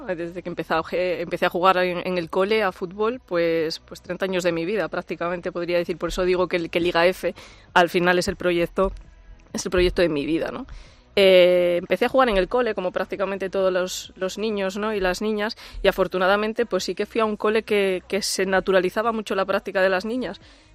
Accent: Asturias, Spain; Yo tenía mi trabajo en Asturias, era directora general de deporte allí en mi tierra.

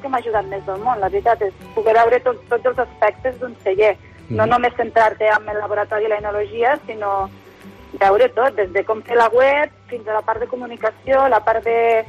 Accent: Lleida, Catalonia, Spain; also born or lived in Tarragona; jo de fet soc de Lleida, vale? M'he nascut a Tarragona, però als 5 anys vam venir a viure aquí a Lleida i sempre he estat molt en contacte amb el món de la pagesia.

